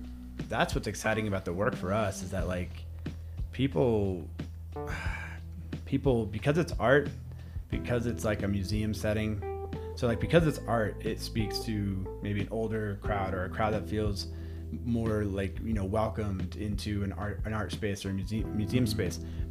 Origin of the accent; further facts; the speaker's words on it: Santa Fe, New Mexico, United States; I mean, I grew up here in Santa Fe.